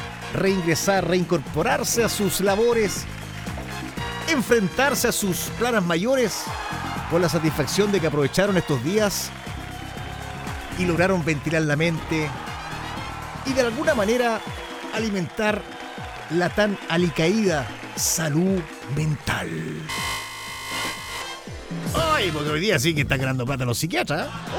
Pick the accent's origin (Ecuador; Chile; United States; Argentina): Chile; usted sabe que como buen chileno, estamos recién terminando este